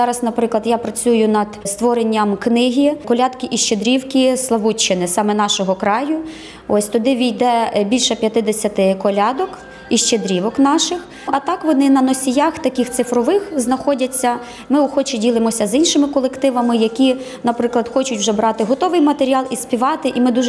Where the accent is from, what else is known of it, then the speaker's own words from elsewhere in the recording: Khmelnytskyi Oblast, Ukraine; Хоча ми з Хмельницької області, але етнографічно ми належимо до Волинського краю.